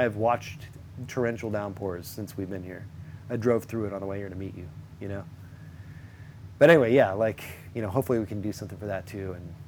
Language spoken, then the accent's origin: English; California, United States; I'm from Orange County originally anyway, man. It'll just be taking me back to my origin.